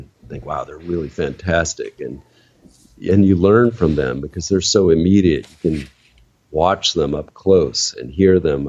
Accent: St. Louis, Missouri, United States; also born or lived in Israel; they happened to be living in Israel when I was born. Then they came back to the U.S. And, yeah, I grew up in St. Louis. I went to public schools there through high school, finished high school there.

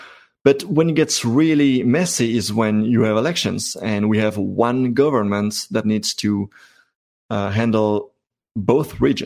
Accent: Brussels, Belgium; I'm from Brussels, I speak both, and there you go.

